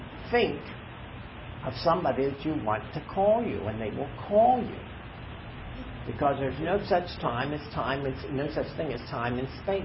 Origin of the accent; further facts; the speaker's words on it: Pennsylvania, United States; where I grew up in Pennsylvania, we could see the rain coming across the wheat fields?